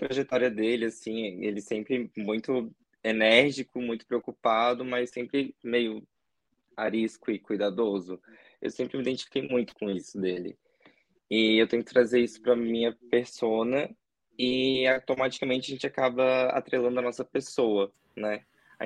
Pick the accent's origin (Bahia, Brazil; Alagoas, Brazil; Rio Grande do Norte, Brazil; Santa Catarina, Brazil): Santa Catarina, Brazil; Florianópolis; Tudo começou na minha cidade natal, que é Florianópolis, que é uma cidade pequena, conservadora, elitista, branca.